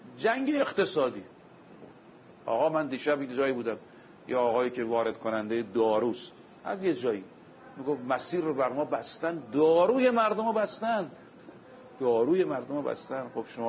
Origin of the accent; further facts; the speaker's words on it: Iran; من به عنوان یک طلبه عرض میکنم، به عنوان یک ایرانی عرض میکنم، به عنوان یک مسلمان عرض میکنم